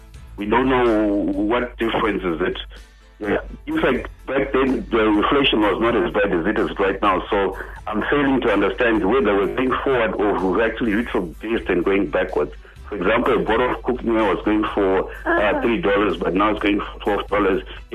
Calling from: Harare, Zimbabwe; I'm calling from Harare.

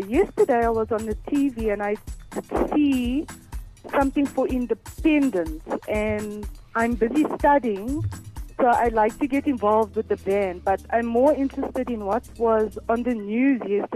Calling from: Delareyville, North West, South Africa; I'm calling from Delarayville.

